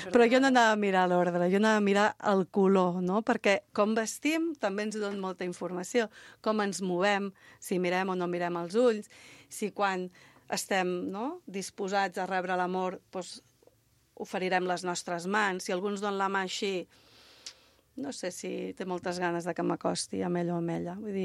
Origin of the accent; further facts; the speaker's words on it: Catalonia, Spain; jo sóc del Vallès i en el Vallès hi havia una cosa que era curar l'espatllat